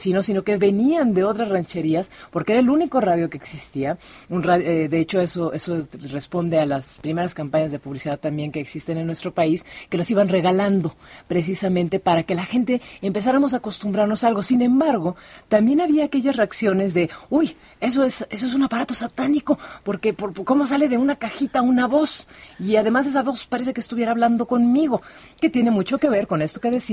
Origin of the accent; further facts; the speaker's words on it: Mexico; nosotros como mexicanos tenemos un padre de la radio en México.